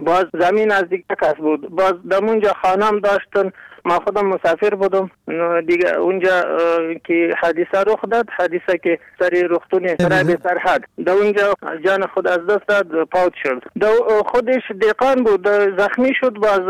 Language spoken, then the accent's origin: Persian; Kunduz, Afghanistan; now in Kabul, Afghanistan; پسرم که از قندوز آمدم اینجا،